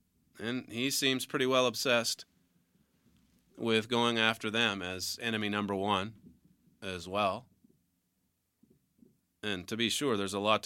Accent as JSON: {"language": "English", "country": "United States", "moved": "yes", "lives_now": "United Kingdom", "said": "I mean, I'm an American living in Britain."}